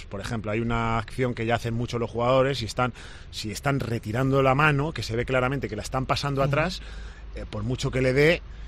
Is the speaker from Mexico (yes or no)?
no; Spain; que como españoles no la vemos tan mano como la puede haber un alemán